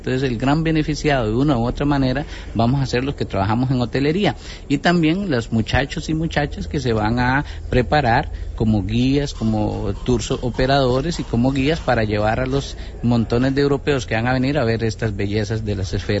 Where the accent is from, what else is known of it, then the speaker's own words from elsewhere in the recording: Costa Rica; que se lleven una muy grata impresión de lo que somos los costarricenses